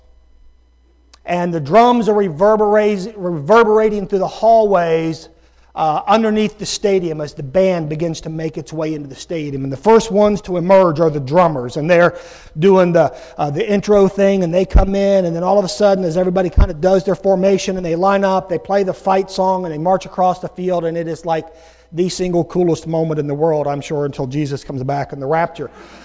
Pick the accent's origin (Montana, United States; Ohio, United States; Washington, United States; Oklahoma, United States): Ohio, United States; Columbus; Growing up in Columbus, one of the things that I was very familiar with was Ohio State football.